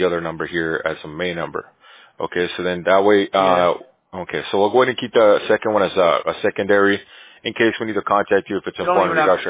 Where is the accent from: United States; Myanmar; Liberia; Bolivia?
Bolivia; I'm from Bolivia. We also have tricky last names as well